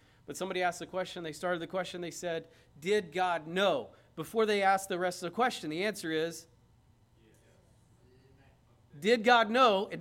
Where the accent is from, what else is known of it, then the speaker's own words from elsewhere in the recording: United States; I am an American, but this isn't my home.